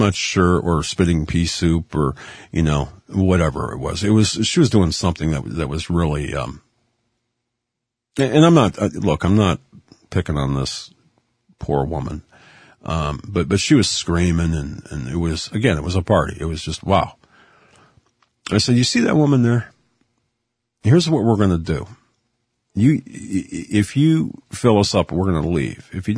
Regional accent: Erie, Pennsylvania, United States; she was in a mental ward in a hospital here in my hometown of Erie, Pennsylvania.

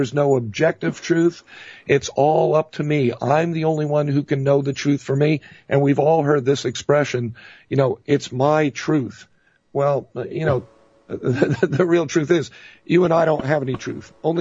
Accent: New York City, New York, United States; born there; You know, I was born in New York City. We have an expression there.

